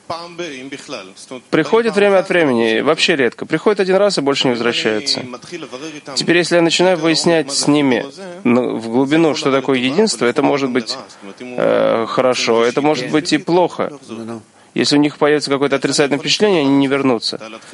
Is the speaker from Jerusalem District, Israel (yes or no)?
yes; Jerusalem, Jerusalem District, Israel; Мы из Иерусалима, нас, наверное, давно не слышали.